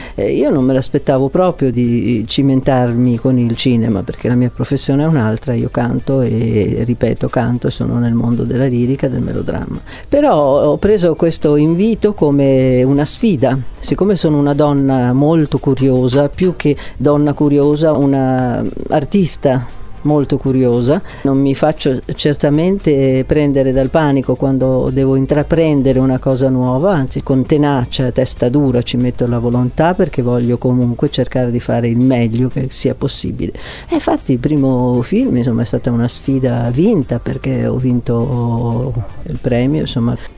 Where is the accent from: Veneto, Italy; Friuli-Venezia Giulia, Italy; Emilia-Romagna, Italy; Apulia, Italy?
Veneto, Italy; Rovigo; born there; also born or lived in Venice / Verona / Padua; now in Bardolino, Italy; Sono veneta a 360 gradi, perché sono nata a Rovigo, poi ho abitato a Venezia, dove ho anche studiato, poi sono stata a Verona, a Padova, anche lì ho studiato, per cui sono adesso abito a Bardolino, sempre nel Veneto, sul lago di Garda